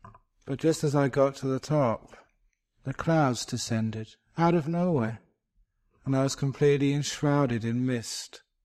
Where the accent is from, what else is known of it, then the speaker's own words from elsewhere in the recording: London, United Kingdom; I often say I was actually grew up in the bush. Shepherd's Bush. The suburb of London, it's still the bush, we used to call it.